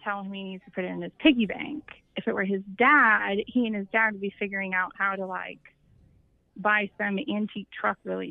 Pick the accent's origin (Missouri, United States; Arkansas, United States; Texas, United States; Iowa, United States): Missouri, United States; I mean, I grew up in the Midwest.